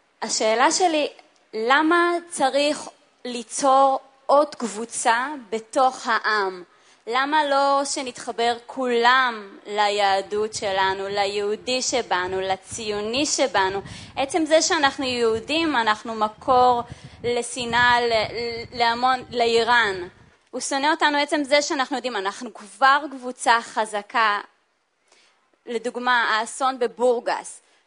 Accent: Central District, Israel; במקור אני מאזור המרכז.

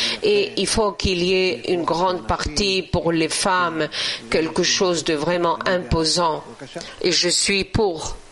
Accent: New York, United States; Je viens de New York.

